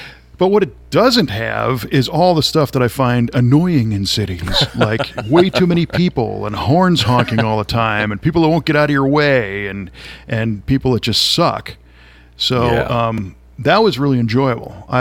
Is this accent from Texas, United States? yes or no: no; Illinois, United States; so I grew up in a Chicago suburb